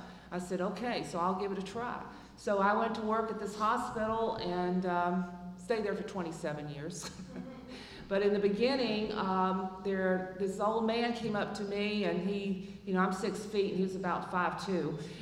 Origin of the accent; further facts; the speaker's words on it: Atlanta, Georgia, United States; I don't come from California originally. I'm from Atlanta, Georgia. And so I'm speaking from the southern point of view